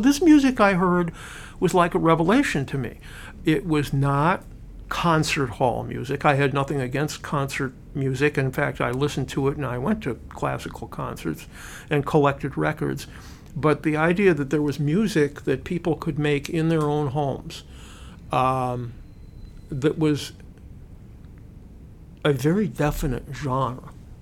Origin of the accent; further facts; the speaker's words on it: Kenosha, Wisconsin, United States; When I was growing up in Kenosha, Wisconsin, I don't think I ever heard a person play a guitar, a banjo, or any other folk instrument.